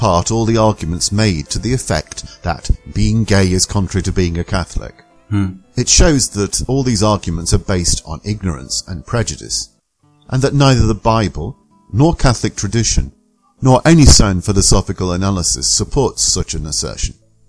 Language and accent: English; Stoke-on-Trent, West Midlands, United Kingdom; born there; I was born in 1958 in Stoke-on-Trent, a city in the middle of England, to working-class parents. My father was a semi-skilled labourer working in the pottery industry. I was brought up as a Protestant, a Methodist specifically, by my mother.